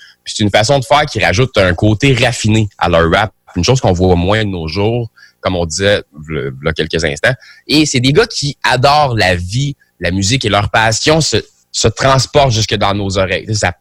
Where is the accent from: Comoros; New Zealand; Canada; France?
Canada; Sorel, Quebec; C'est un gars de ma ville natale, Sorel